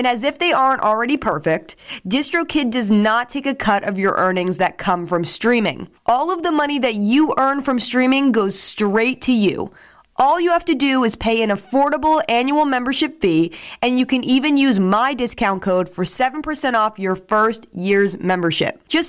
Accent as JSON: {"language": "English", "region": "New Jersey", "country": "United States", "tie": "born or raised there", "said": "I've lived in Jersey actually my whole life."}